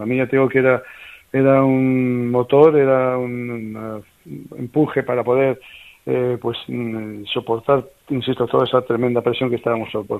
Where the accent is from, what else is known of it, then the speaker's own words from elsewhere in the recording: Haro, La Rioja, Spain; que en Haro, en mi pueblo, pues la gente estuviera enganchada de esa manera a unos partidos